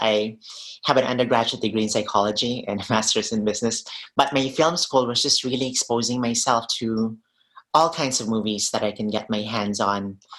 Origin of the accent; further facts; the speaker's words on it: Cebu, Central Visayas, Philippines; English is a second language; moved away as an adult; So after college, when I moved from Cebu, which is my hometown, which I talk about in the film.